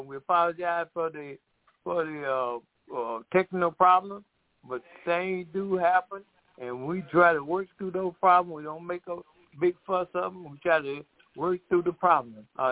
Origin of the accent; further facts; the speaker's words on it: Georgia, United States; I'm from Atlanta, Georgia. I mean, from Cato, Georgia.